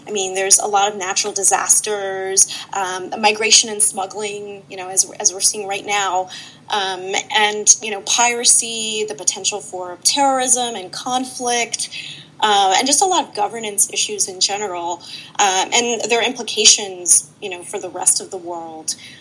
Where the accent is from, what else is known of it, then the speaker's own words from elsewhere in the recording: Baltimore, Maryland, United States; I'm from Maryland. I'm from Baltimore. But my parents, they immigrated from Sri Lanka to the U.S. In the 70s.